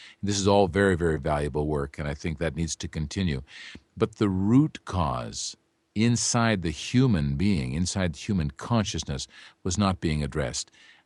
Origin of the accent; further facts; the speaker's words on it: Vancouver, British Columbia, Canada; And I grew up in the Vancouver area where they started.